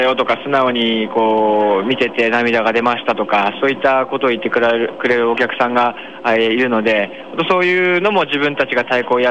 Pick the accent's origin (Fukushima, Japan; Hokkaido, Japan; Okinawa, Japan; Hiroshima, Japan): Fukushima, Japan; Yamakiya; ふるさとの山木屋の自然をイメージして、作ってるのがほとんどになります。